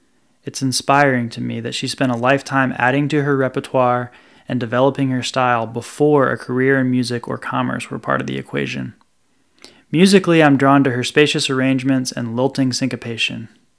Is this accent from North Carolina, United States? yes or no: yes; Carrboro, North Carolina, United States; was born in 1893 in Carrboro, North Carolina, my hometown.